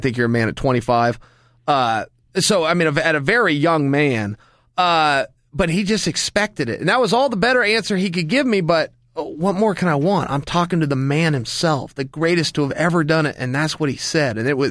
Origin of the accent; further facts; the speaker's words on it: Stillwater, Oklahoma, United States; I come from Stillwater, Oklahoma. Everybody's an Olympic champion.